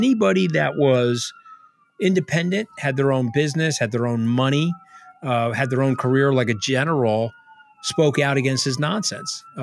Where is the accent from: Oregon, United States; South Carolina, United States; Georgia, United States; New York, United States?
New York, United States; Well, I'm a New Yorker. You know, I'm not Ted Cruz or one of these crybabies, right?